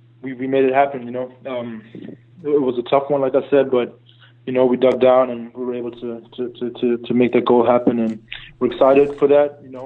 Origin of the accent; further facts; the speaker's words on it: Berlin, Germany; my home city. I love Berlin, and I grew up in Berlin, and that's my home.